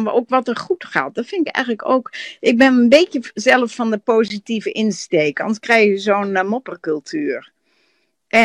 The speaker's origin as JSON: {"language": "Dutch", "region": "Groningen", "country": "Netherlands", "said": "Daar wil je als Groninger toch aan meedoen."}